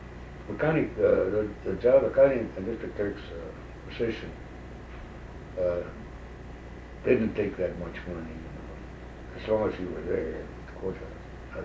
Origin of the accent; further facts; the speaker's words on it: Rio Grande City, Texas, United States; now in Hebron, United States; In 1949, we got married. We came from Rio Grande City, and that's where we make our home. Made a home here in Hebron since 1949.